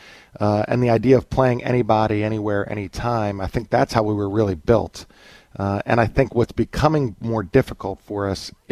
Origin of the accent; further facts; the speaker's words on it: Philadelphia, Pennsylvania, United States; Yeah, so I think I have a pretty good perspective because I grew up in Philadelphia.